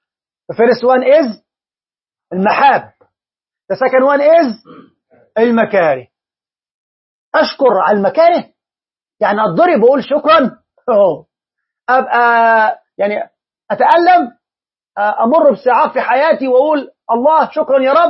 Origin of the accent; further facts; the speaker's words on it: Egypt; نحن عندنا في مصر نقول الكلام ده